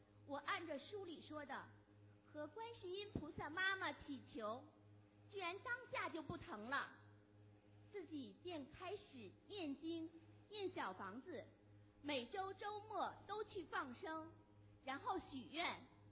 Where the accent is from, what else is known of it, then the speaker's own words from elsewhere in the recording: Beijing, China; 我是来自北京的